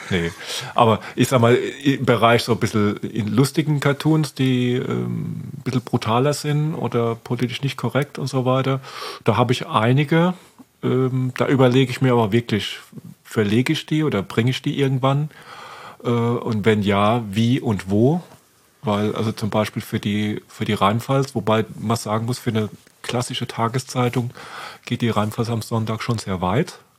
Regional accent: Oggersheim, Rhineland-Palatinate, Germany; ich komme aus Oggersheim

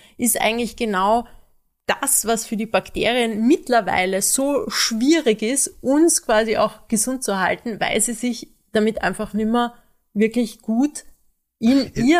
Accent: Villach, Carinthia, Austria; Beide aus Villach, ja.

